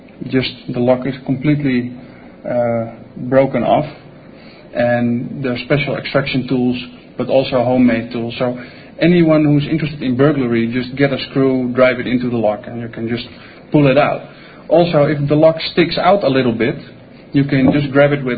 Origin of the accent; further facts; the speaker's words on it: Netherlands; We're both from Holland